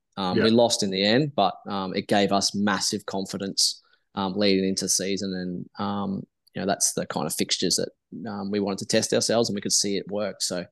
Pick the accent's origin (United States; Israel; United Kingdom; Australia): Australia; I'm Aussie through and through, and had nothing like that. So UK passport, no EU passport.